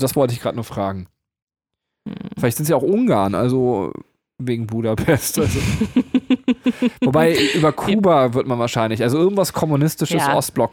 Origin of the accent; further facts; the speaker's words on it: Germany; Als Deutscher würde ich irgendwie sagen, ja, ist halt unsere Vergangenheit so und deswegen hat man wieder die bösen Deutschen genommen so.